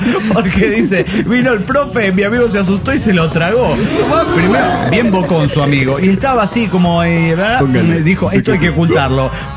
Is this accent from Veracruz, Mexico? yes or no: no; Mexico City, Mexico; del Distrito Federal Mexicano.